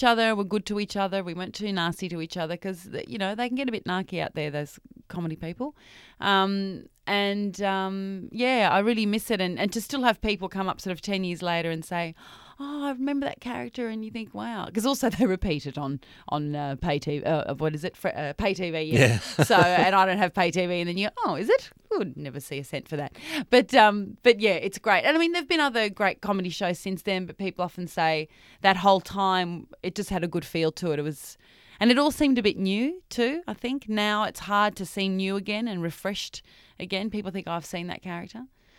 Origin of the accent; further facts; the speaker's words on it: Sydney, New South Wales, Australia; I'd never really worked in Melbourne and lived there, and because I'm from Sydney originally